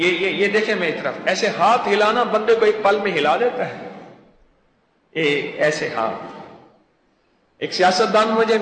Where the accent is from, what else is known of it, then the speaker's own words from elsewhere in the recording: Lahore, Punjab, Pakistan; میں نے کہا میں لاہور سے ہوں آپ کہاں سے ہیں؟